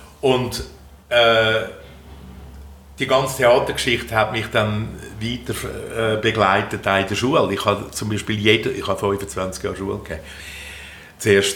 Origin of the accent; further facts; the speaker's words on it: Zürich, Zurich, Switzerland; ich bin in Albisrieden aufgewachsen, Stadt, ja, Zürich